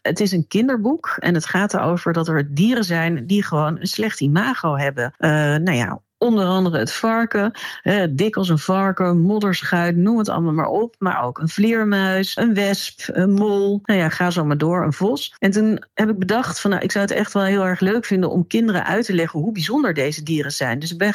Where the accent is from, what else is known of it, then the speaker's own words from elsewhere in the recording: North Brabant, Netherlands; En ik ben in Brabant opgegroeid tussen die 11 miljoen varkens.